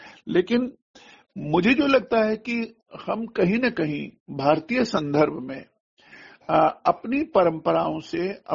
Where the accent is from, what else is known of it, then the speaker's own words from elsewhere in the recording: Jammu and Kashmir, India; और कश्मीर, और कश्मीर की जो पृष्ठभूमि सांस्कृतिक है, सांस्कृतिक स्वराज्य जो उसका है